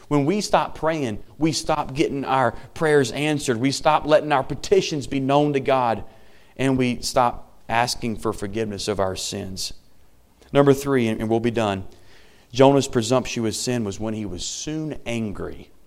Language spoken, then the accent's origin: English; United States; It angers me as a Christian. It angers me as an American.